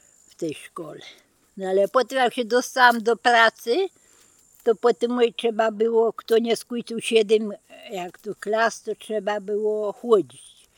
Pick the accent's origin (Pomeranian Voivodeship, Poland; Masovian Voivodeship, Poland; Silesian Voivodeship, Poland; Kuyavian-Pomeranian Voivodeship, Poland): Silesian Voivodeship, Poland; Kłocież; born there; Urodziłam się, dajmy na to, w Kłocieżu, ale to potem przepisali na Ślemień, ale urodzona była w Kłocieżu.